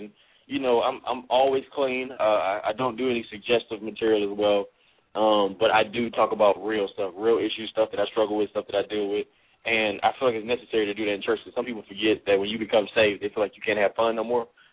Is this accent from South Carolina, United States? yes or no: yes; South Carolina, United States; born there; I grew up in an environment, like I was born in South Carolina, where you live the formula.